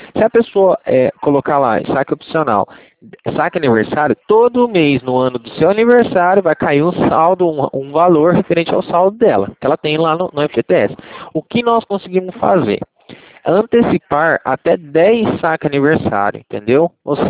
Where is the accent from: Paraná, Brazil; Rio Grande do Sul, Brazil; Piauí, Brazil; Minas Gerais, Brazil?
Paraná, Brazil; Cornélio Procópio; Tá, eu sou de Cornélio Procópio, tá? Paraná, beleza?